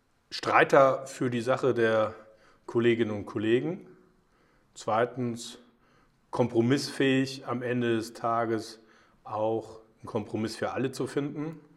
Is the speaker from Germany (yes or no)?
yes; Cologne, North Rhine-Westphalia, Germany; Und ich bin jemand, der natürlich als Kölner auch ab und zu mal ein bisschen Lockerheit reinbringt.